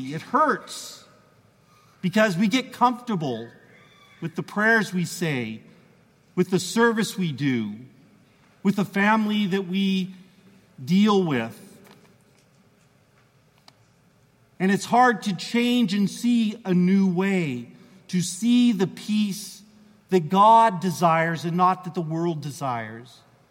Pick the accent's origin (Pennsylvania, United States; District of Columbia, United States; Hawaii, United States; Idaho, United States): Idaho, United States; As many of you knew, I grew up in Idaho in the Pacific Northwest. And forest fires were always just part of things that happened in life.